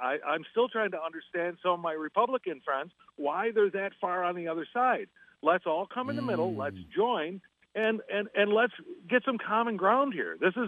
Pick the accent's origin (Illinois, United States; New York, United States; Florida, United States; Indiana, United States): New York, United States; I've lived here all my life. I grew up in Monroe County. Now I live down in Steuben County, thank God.